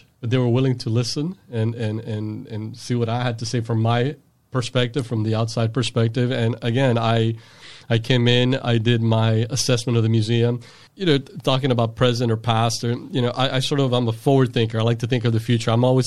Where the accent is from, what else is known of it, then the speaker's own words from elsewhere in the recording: Miami, Florida, United States; I mean, I'm originally from Miami, but Miami's probably closer to New York than St. Pete is to Miami in some ways.